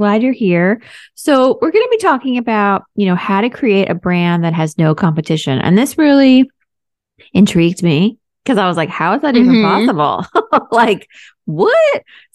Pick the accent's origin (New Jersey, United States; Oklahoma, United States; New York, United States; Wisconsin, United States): New York, United States; New York City; Yeah. So I'm a New Yorker through and through.